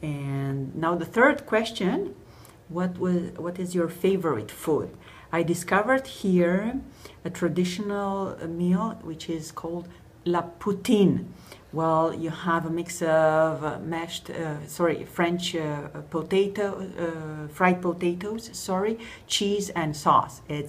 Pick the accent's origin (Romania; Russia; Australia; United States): Romania; now in Canada; I'm here in Canada for almost 12 years. I came from Romania.